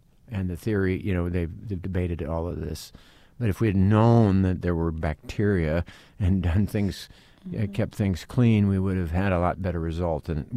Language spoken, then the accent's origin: English; De Smet, South Dakota, United States; You know, I grew up in DeSmet, and from 5 years old to, 18.